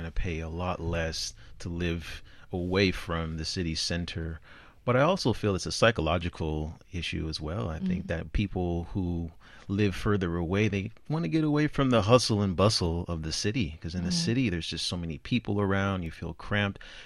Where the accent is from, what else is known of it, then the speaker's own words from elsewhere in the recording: California, United States; I'm from California, and we really don't have a subway system at all.